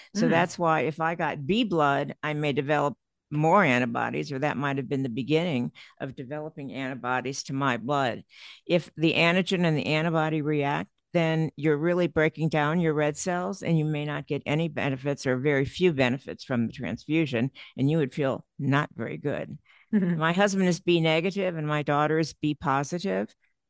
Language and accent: English; Ohio, United States; I'm from Ohio, and the Ohio State Michigan game, they actually have a blood battle in the 2 weeks before